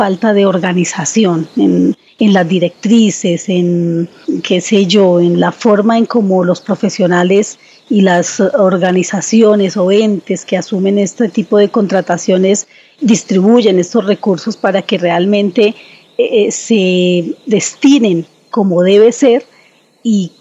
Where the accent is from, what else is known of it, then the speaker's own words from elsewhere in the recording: Colombia; yo pienso como ciudadana, primero, como colombiana